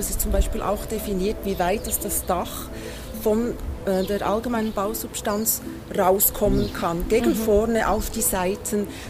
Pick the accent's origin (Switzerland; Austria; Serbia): Switzerland; Bern; Ich bin im Saanland aufgewachsen, habe die Welt bereist und bin zurückgekehrt an den für mich schönsten Ort, das Sanenland. Hier bin ich zu Hause.